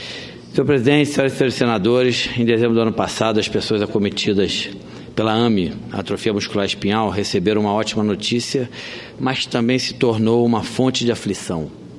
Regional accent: Brazil; E dizer que fico feliz como brasileiro que o nosso futebol voltou a ser o futebol que nós tanto nos orgulhávamos de alguns anos atrás.

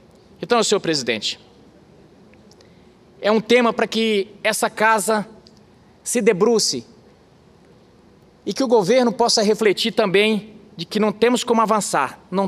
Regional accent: Mato Grosso, Brazil; venho do estado do Mato Grosso, onde a nossa economia é lastreada na produção, na agricultura.

